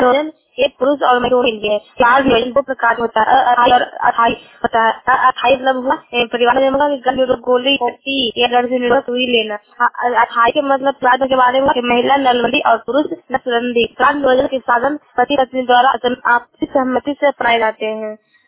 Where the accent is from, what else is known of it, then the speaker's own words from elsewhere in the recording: Bihar, India; नलला के निवासी हूँ, प्रखंड की और मैं बिहार राज्य की हूँ।